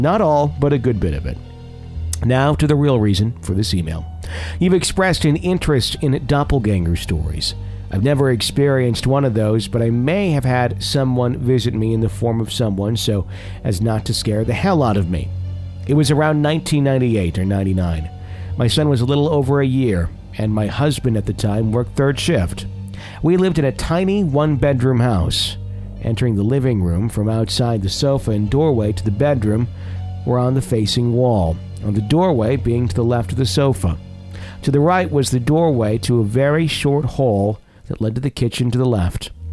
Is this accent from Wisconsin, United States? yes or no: yes; Fond du Lac, Wisconsin, United States; And this is a radio station that was haunted back in my hometown in Fond du Lac.